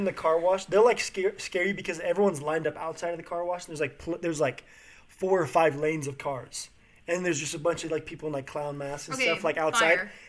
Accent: Topeka, Kansas, United States; No, yeah, I'm from Kansas.

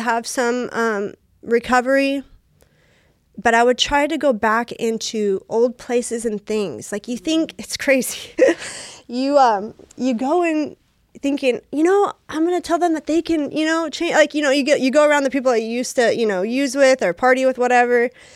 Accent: Bakersfield, California, United States; You know, I grew up here in Bakersfield

